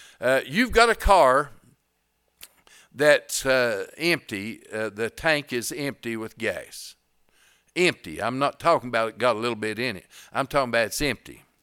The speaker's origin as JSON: {"language": "English", "town": "Erwin", "region": "Tennessee", "country": "United States", "said": "I'm from Irwin, just so you know. Is there any Carter County people in here?"}